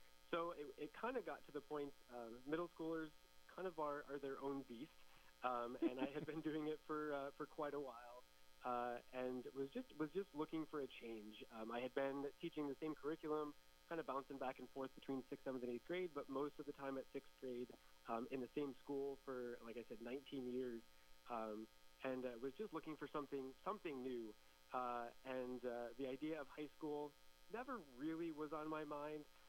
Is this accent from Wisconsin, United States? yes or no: no; Bolingbrook, Illinois, United States; I was born and raised in Bolingbrook, Illinois, which is actually where I currently reside right now as well.